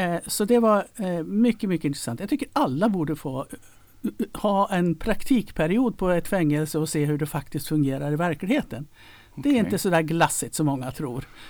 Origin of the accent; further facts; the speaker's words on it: Gävle, Gävleborg County, Sweden; also born or lived in Stockholm; Så jag anser mig vara äkta norrlänning. Jag bodde här i Gävle tills jag hade gått ut gymnasiet och flyttade till Stockholm. Där bodde jag i 13 år.